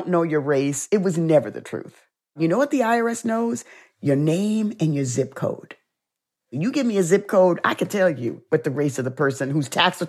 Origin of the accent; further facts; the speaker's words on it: South Bronx, New York, United States; because growing up in the South Bronx, I dealt with racism a lot.